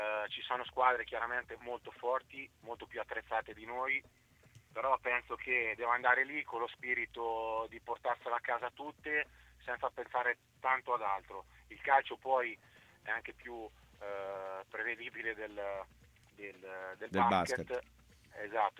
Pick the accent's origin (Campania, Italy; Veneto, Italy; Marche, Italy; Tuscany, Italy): Marche, Italy; Ancona; essendo anconetano doc.